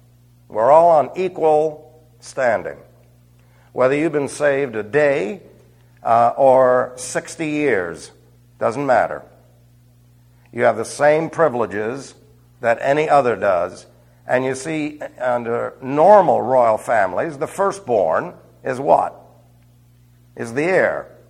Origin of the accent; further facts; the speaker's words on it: New York, United States; born there; I came from a great heritage. I was born in New York. And I talk like the Jerky Boys.